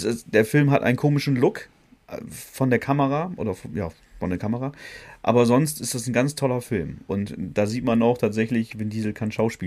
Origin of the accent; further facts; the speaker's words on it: Bremen, Germany; wir sind ja Bremer, ne?